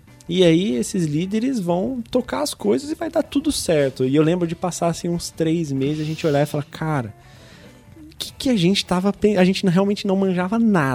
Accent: São Lourenço, Minas Gerais, Brazil; Eu sou do interior de Minas Gerais, de uma cidade de São Lourenço, cidade das águas minerais de São Lourenço. Tomem água de São Lourenço, é muito pouco. E a minha cidade é uma cidade pequena, de 40 mil habitantes.

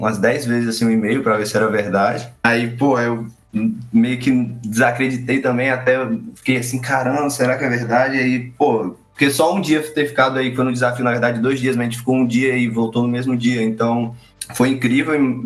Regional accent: Bahia, Brazil; now in São Mateus, Brazil; Eu sou da Bahia, mas eu faço faculdade aqui no norte do Espírito Santo, São Mateus.

